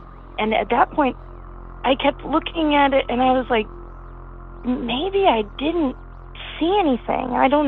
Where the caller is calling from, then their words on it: Brooklyn, New York, United States; I am calling from Brooklyn, New York, 11237.